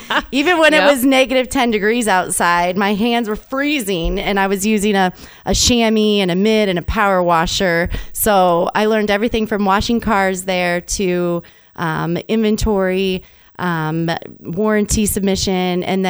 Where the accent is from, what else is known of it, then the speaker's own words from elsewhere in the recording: Holstein, Iowa, United States; Well, I'm from Holstein, Iowa, about 40 minutes east of Sioux City. I grew up there with my parents.